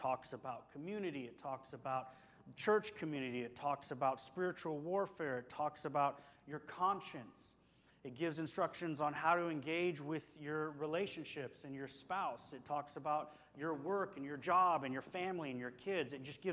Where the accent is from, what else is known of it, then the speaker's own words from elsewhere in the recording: United States; because we're American.